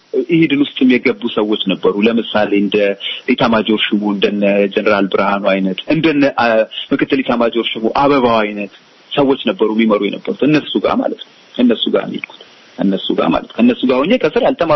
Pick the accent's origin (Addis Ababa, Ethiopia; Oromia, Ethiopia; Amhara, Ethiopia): Oromia, Ethiopia; ወደ ቦረና ተመደብኩኝ። አጋጣሚ እዛው ካምፕስ ነው ማለት እኔ ቶልጭ ያደኩበት ካምፕስ ተመልሽ ሄድኩኝ